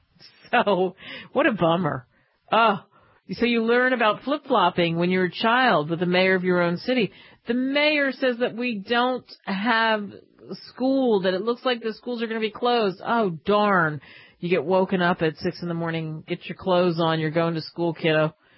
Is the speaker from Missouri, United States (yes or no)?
no; New Jersey, United States; So like I said, in my hometown in South Jersey and Philly, they did close the schools.